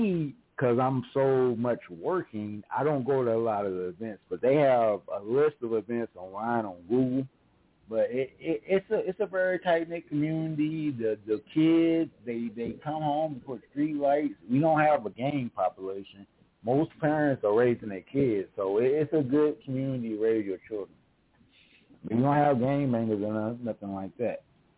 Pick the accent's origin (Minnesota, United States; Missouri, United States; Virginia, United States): Missouri, United States; St. Louis; born there; now in Arizona, United States; I'm basically here, but I wasn't born in Arizona. I was born in Missouri.